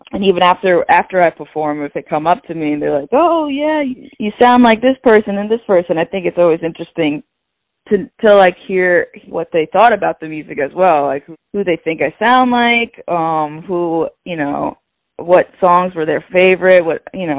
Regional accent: Yorktown Heights, New York, United States; I'm from Yorktown Heights originally in Westchester County.

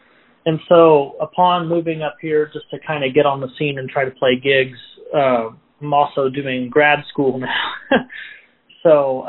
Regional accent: Ozark, Missouri, United States; So during COVID, I was still in Springfield, Missouri, and I grew up near Ozark, and that's where I was living.

